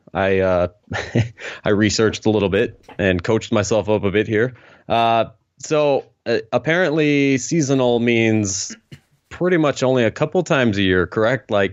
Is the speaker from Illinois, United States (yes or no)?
yes; Chicago, Illinois, United States; I'm from Chicago. You're from Ohio.